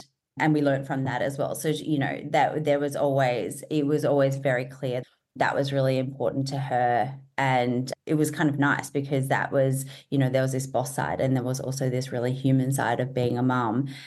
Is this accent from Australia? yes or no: yes; Adelaide, South Australia, Australia; So I'm from Adelaide, and I grew up in the country, moved to Adelaide when I was 14.